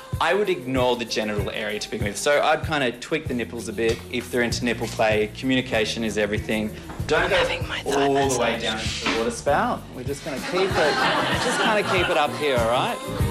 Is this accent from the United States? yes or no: no; Albury-Wodonga, New South Wales, Australia; so the reason I have that name is that I grew up in Albury-Wodonga. So mum's from Albury and dad's the Dong.